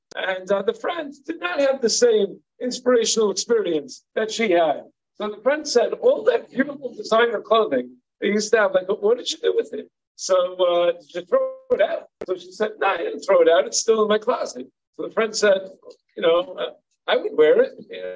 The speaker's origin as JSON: {"language": "English", "town": "Long Island", "region": "New York", "country": "United States", "said": "I'm also from Long Island, but from further out in the island."}